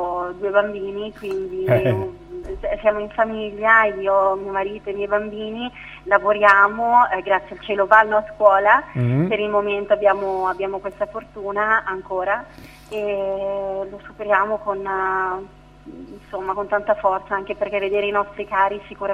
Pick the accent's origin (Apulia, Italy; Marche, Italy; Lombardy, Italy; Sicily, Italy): Lombardy, Italy; vengo dalla provincia di Como, in paesino, adesso abitiamo in Valle di Intelvi